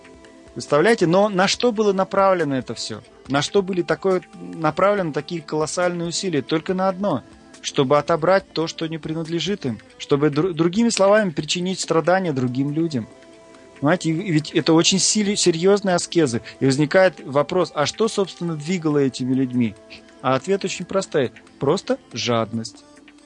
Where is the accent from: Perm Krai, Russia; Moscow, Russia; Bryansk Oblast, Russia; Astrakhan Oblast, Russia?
Astrakhan Oblast, Russia; Astrakhan; там, где я жил, я родился в Астрахани